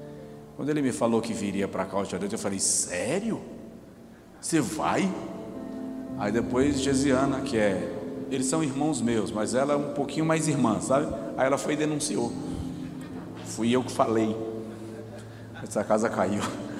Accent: Feira de Santana, Bahia, Brazil; Eu venho da Bahia, Feira de Santana, onde sirvo como pastor de uma igreja e algumas igrejas

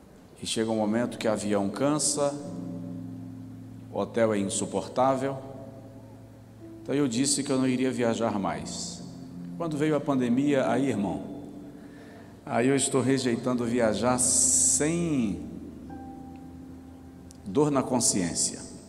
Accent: Feira de Santana, Bahia, Brazil; Eu venho da Bahia, Feira de Santana, onde sirvo como pastor de uma igreja e algumas igrejas

